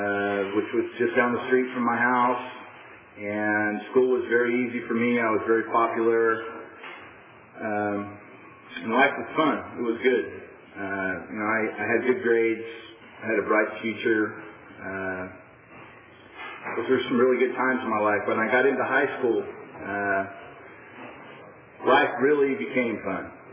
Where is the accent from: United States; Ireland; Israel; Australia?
United States; Tulare, California; I grew up in Tulare on a dairy farm.